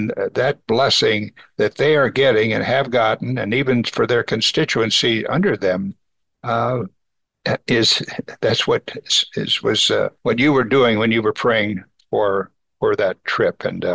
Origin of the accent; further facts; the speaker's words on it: California, United States; And we would go in and say, we're from California.